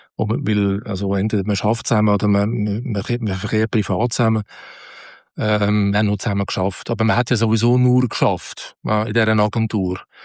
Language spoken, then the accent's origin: German; Switzerland; Es ist wirklich sehr schwierig gewesen, als Schweizer in Deutschland einen Job überzukommen.